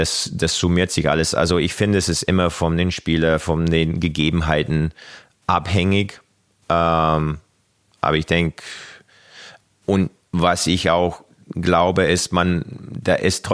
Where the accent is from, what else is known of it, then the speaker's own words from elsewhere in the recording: Kamloops, British Columbia, Canada; German is a second language; now in Germany; Ich bin in Kamloops aufgewachsen und die nächste Stadt war fast 2 Stunden entfernt.